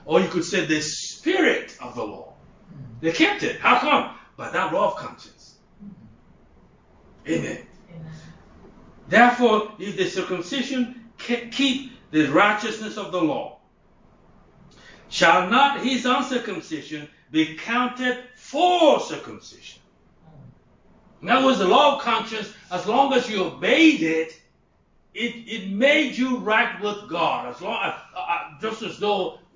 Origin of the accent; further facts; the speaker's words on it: Nigeria; born there; I wasn't born in the West. I was born in Nigeria, in Africa. I was born in about little town.